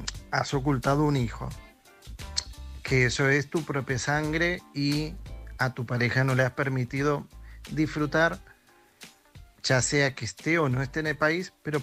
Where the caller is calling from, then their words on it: Girona, Catalonia, Spain; de Girona.